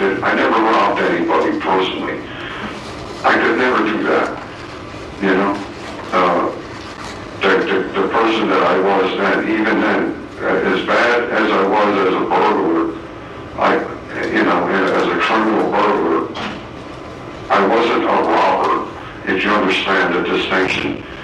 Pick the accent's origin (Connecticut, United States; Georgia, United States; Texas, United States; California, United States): Connecticut, United States; accent: Connecticut; I talked like with my New England accent, like I was some kind of educated dude or something, because I used to talk like, I talk different, you know, and because I was with the Connecticut accent